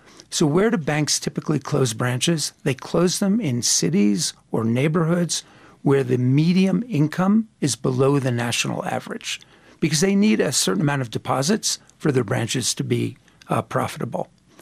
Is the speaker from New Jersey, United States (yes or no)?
yes; Newark, New Jersey, United States; Well, I spent a lot of my life in New Jersey, and my daughter wears a T-shirt that says, New Jersey, only the strong survive.